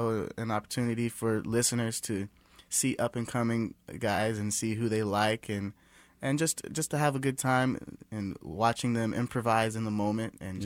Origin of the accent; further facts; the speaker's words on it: Marietta, Georgia, United States; But before that, I grew up in Marietta, Georgia, and they have a scene there.